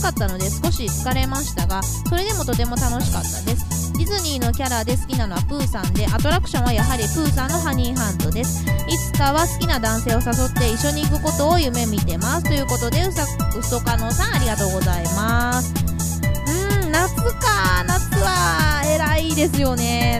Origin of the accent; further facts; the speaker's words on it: Nagoya, Aichi, Japan; accent: Nagoya dialect; 名古屋っぽい方言というか名古屋弁はどうしても出ちゃいますね。